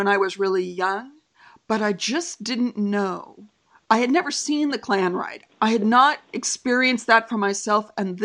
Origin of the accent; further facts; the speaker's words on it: California, United States; I grew up in Northern California in basically Sonoma County, so one of the most liberal places in the country